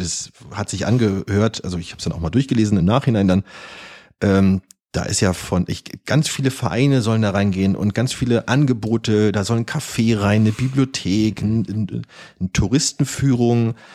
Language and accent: German; Berlin, Germany; ich bin in Köpenick aufgewachsen, ich bin runter Richtung Müggelsee gegangen